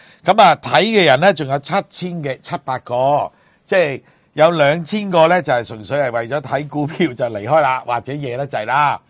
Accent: Hong Kong; 同早幾年我哋香港話即係嗰啲叫熱狗車啊熟食車啊

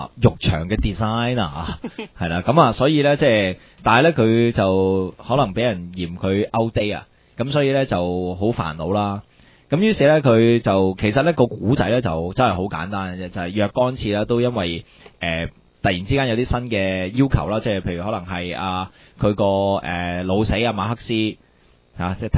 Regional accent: Hong Kong; 即系我哋即系作为香港人系应该好明白嘅

